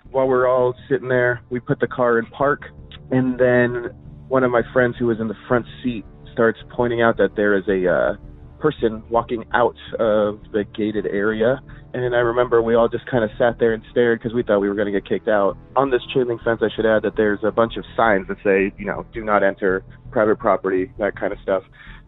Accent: Yorba Linda, California, United States; I grew up in the Yorba Linda area, so Orange County.

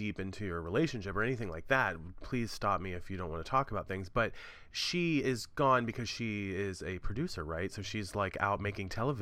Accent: New York, United States; now in Maryland, United States; Pittsburgh is only about 2 hours from where I live in Maryland at the moment. And, you know, being a New Yorker, as much as I do love being in my hometown, I really do.

